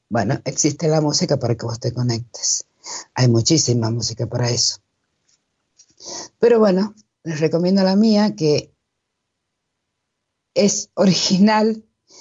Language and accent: Spanish; Argentina; Porque si bien yo soy de Argentina